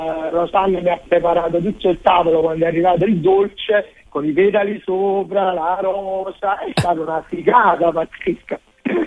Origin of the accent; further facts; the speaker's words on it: Castellammare di Stabia, Campania, Italy; Noi siamo di Castellammare di Stabia.